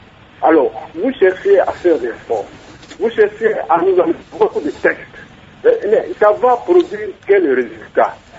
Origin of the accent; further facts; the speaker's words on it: Kinshasa, DR Congo; on a vécu, on a grandi à Kinshasa